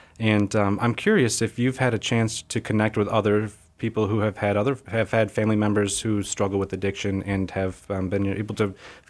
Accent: Wisconsin, United States; It's my home state.

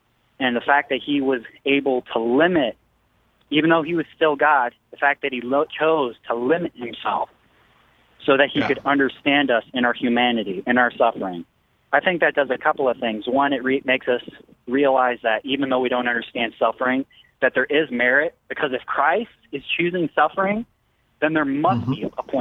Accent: Fenton, Missouri, United States; I'm from Fenton, Missouri.

